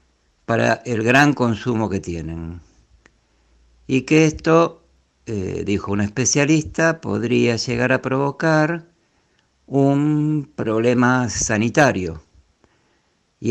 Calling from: Merlo, San Luis, Argentina; de Merlo, San Luis.

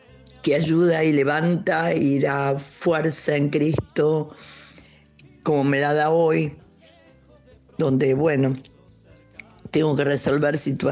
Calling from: Buenos Aires, Argentina; de Buenos Aires y quiero agradecerte

